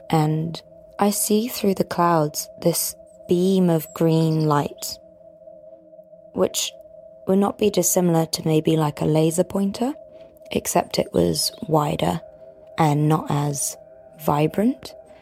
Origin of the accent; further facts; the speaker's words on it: England, United Kingdom; I'm from England